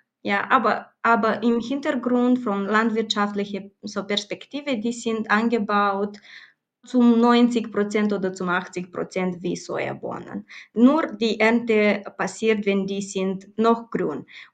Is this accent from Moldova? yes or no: yes; Moldova; German is a second language; also born or lived in Romania; Wir kommen ursprünglich aus Moldawien, aber wir sind auch Rumänerinnen. Ja, wir haben Bürgerschaft, rumänische Bürgerschaft.